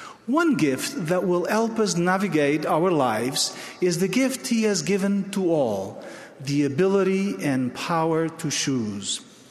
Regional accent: Portugal; In my home country of Portugal, for instance, during the period of the discoveries in the 15th century, navigators from Lisbon

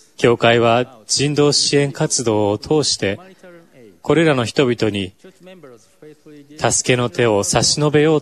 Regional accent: Matsumoto, Nagano, Japan; 私は日本の長野県松本市で生まれ育ちました。東京オリンピック、長野オリンピックの開催地の近くです。私の故郷はソルトレークシティと地形がよく似ており、美しい山々に囲まれた盆地です。

